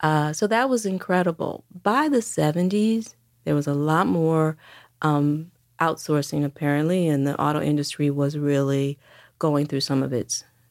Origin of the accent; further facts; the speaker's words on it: Detroit, Michigan, United States; I grew up in Detroit throughout the 60s and 70s.